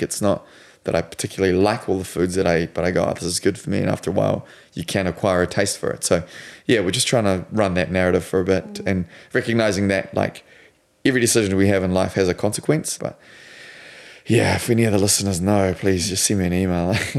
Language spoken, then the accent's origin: English; South Africa; we grew up Dutch Reformed in South Africa, and so we've come a long way since then.